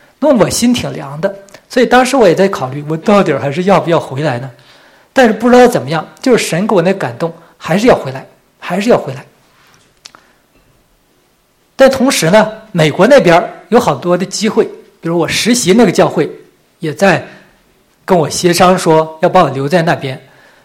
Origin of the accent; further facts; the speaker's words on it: Canada; 让我回到我加拿大人嘛，就回到加拿大来，回到加拿大来服饰。